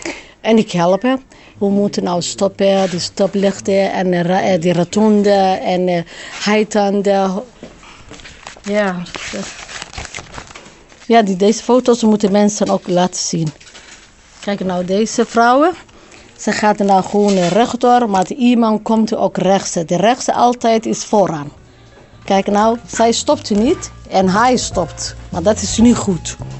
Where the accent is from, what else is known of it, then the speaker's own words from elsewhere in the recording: Somalia; Dutch is a second language; now in Netherlands; Ik woon in een Bosveldweg. Ik kom uit Somalië.